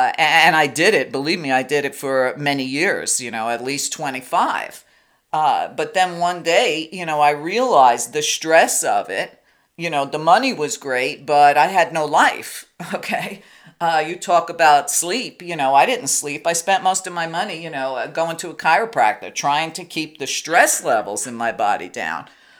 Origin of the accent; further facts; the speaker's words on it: Brooklyn, New York, United States; Everybody in my neighborhood, and I grew up in the inner city, I mean, I grew up in Brooklyn